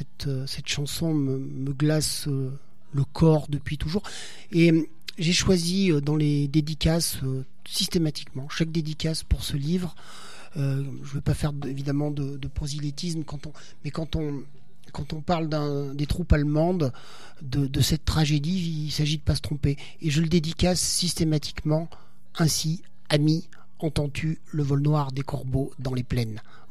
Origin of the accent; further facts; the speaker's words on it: Auvergne-Rhône-Alpes, France; Alors quand on est auvergnat, évidemment, quand on connaît bien sa région